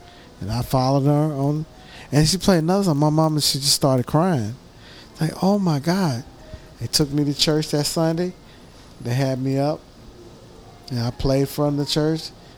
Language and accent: English; Corsicana, Texas, United States; So when I grew up, it was a guy in Corsica. I'm from Corsicana, Texas.